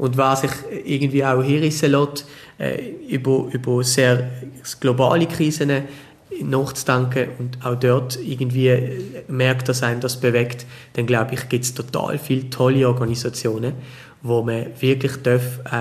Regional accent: Switzerland; gerade als Schweizer, als Schweizerin

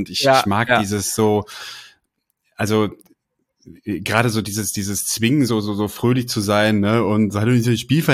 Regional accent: Northern Germany, Germany; now in Cologne, Germany; weil ich bin ja eigentlich nicht in NRW geboren oder auch in Köln geboren, sondern also aufgewachsen bin ich ja in Norddeutschland.

